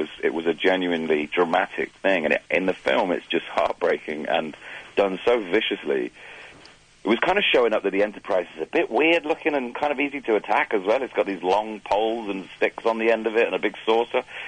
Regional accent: United Kingdom; As a Brit

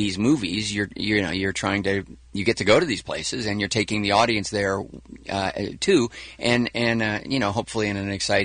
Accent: United States; it's always interesting for me as an American, because these are really international movies.

